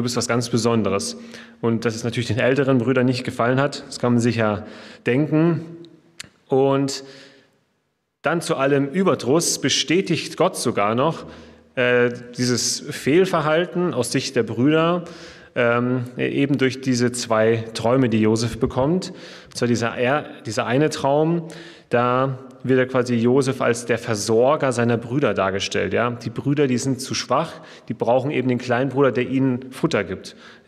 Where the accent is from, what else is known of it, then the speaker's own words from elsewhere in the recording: Ditzingen, Baden-Württemberg, Germany; bin aus Ditzingen, bin dort Gemeinschaftspastor jetzt seit 1,5 Jahren.